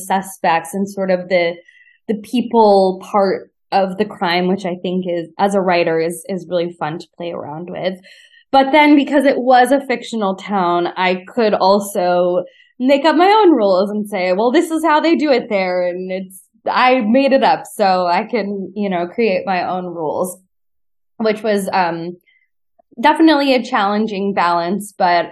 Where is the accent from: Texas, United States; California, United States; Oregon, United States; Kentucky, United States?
Kentucky, United States; You know, I grew up in Kentucky, and I think there are weirdly a lot of similarities between a small town in Kentucky and the Regency era.